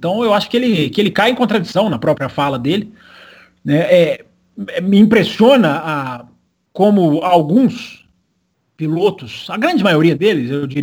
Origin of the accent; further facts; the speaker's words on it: Brazil; porque somos brasileiros, repito, embora sejamos.